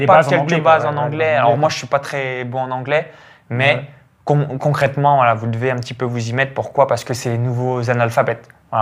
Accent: Chalon-sur-Saône, Bourgogne-Franche-Comté, France; moi, je viens de Chalon-sur-Saône, donc c'était souvent la même chose. Je viens d'un petit village de moins de 85 habitants à 20 km de Chalon-sur-Saône

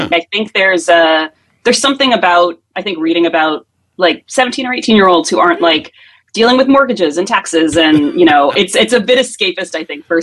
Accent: East Coast, United States; now in California, United States; I'm from the East Coast. I live in California now.

